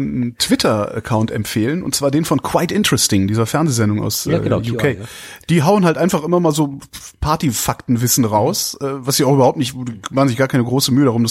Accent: Cologne, North Rhine-Westphalia, Germany; und ich komme ja aus Köln, das ist Ruhrgebiet nicht weit

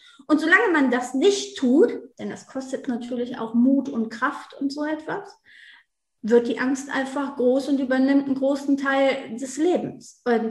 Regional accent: North Rhine-Westphalia, Germany; bin 36, glaube ich. Oh, so mit meinem Alter habe ich immer Schwierigkeiten. Ich komme auf jeden Fall aus der Nähe von Düsseldorf

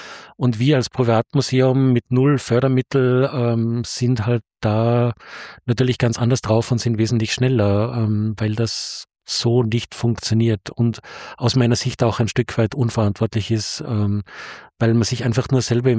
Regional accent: Austria; now in Berlin, Germany; wie ich noch in Österreich war

